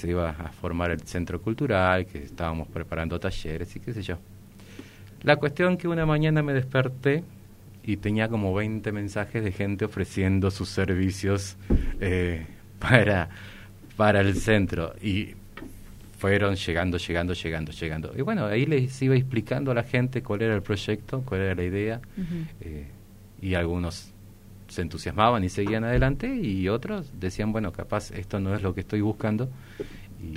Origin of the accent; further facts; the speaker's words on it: Buenos Aires, Argentina; now in Misiones, Argentina; yo soy de Buenos Aires, oriundo de allá. Cuando llegué a Misiones me di cuenta